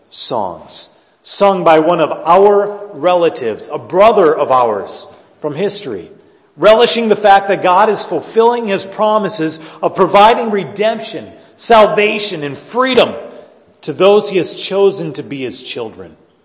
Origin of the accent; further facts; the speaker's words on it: United States; I could say I'm an American, and of course that invokes a story of you know, our country and how this nation came to be